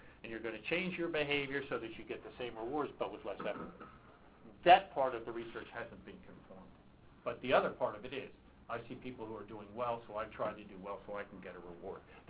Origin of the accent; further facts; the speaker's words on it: Pennsylvania, United States; I was raised in Pennsylvania.